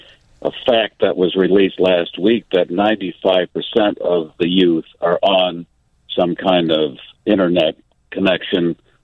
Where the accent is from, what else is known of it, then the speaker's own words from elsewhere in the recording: Chicago, Illinois, United States; I grew up in West Pullman, and my friend and I don't believe we did this.